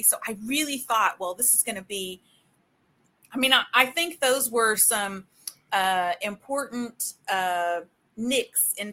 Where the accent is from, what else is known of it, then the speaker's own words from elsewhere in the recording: Nashville, Tennessee, United States; Do you know, I was raised in Nashville, Tennessee, which is Southern Baptist hub.